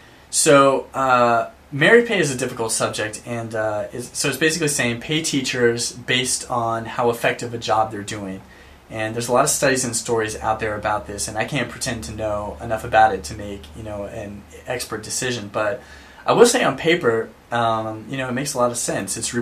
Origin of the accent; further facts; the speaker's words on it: Burke, Virginia, United States; now in San Francisco, United States; Cool to hear someone else from Northern Virginia area. I'm originally from Burke, Virginia, so representing. Things are good in San Francisco, thank you.